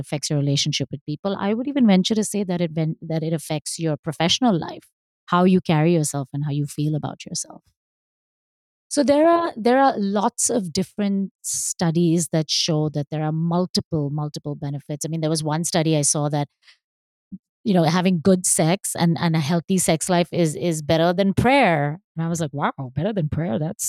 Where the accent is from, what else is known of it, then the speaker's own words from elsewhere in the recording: Mumbai, Maharashtra, India; Growing up in Bombay, on Sunday mornings, their bedroom door would be locked till 10 a.m.